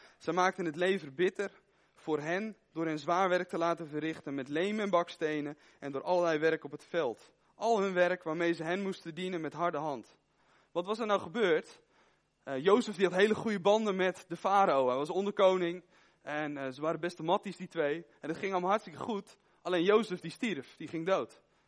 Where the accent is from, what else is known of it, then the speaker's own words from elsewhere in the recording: Veenendaal, Utrecht, Netherlands; Ik kom uit Veenendaal, ik zit in de kerk Mozaïek 0318